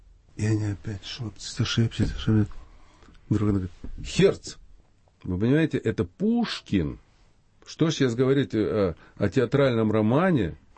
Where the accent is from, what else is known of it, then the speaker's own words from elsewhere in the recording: Ukraine; moved away; провинциал, который приехал с Украины, я ни о чем не жалею.